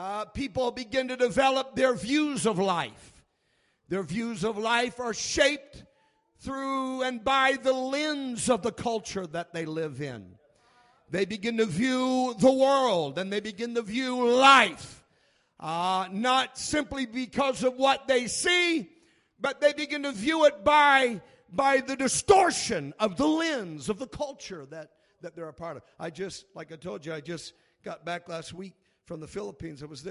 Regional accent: Pasadena, California, United States; my culture is from the metro culture. I was born in L.A. I was born in Pasadena, which is East L.A. And there's a culture in L.A.

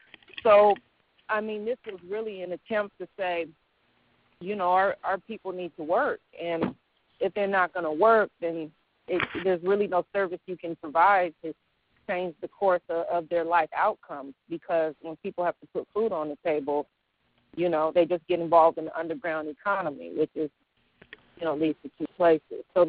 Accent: San Francisco, California, United States; I was born and raised in Hunter's Point

